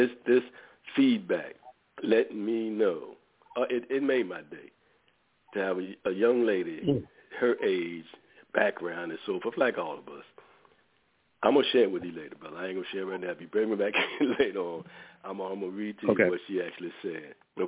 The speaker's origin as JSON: {"language": "English", "town": "Richmond", "region": "Virginia", "country": "United States", "said": "I'm from Gilpin Court. And folks, oh, man, you from Jackson Ward. I said, no, let's keep it straight. I'm from Gilpin Court, which is in Jackson Ward."}